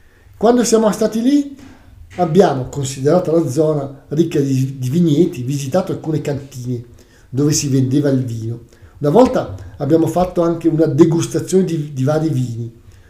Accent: Lombardy, Italy; Noi, essendo lombardi, eravamo in grado di capire tutto, senza grossi problemi, no?

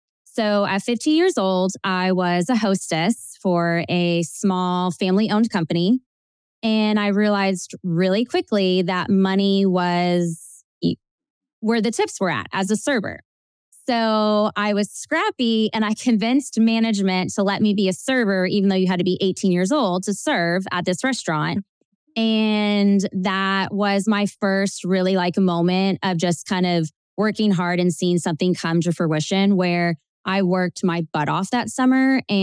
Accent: Nashville, Tennessee, United States; So I am actually what they call a unicorn because I'm a Nashville native. So I'm here in Nashville, Tennessee. And, you know, I grew up here.

